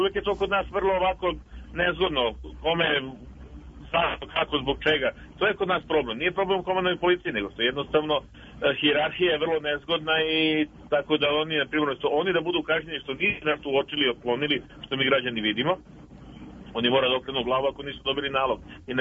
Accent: Belgrade, Serbia; ja sam iz Beograda.

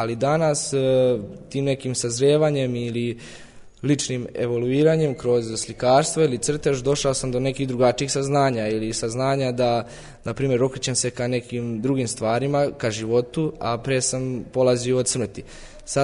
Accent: Užice, Šumadija and Western Serbia, Serbia; zato što je Užice moj rodni grad, tu sam se predstavio i svojim sugrađanima i tu odatle sam započeo neki svoj put.

